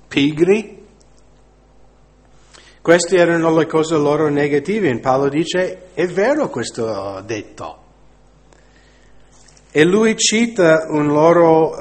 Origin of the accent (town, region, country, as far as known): United States; Italian is a second language